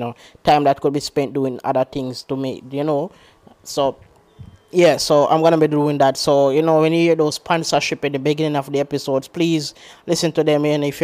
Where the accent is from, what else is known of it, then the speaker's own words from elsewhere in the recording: Jamaica; I'm from Jamaica, I'm not rich or anything like that.